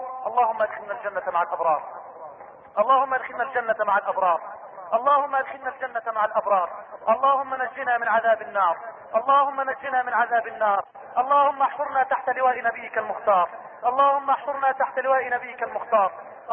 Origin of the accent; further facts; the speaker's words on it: Egypt; واجعل بلدنا مصر بلدا آمنا مطمئنا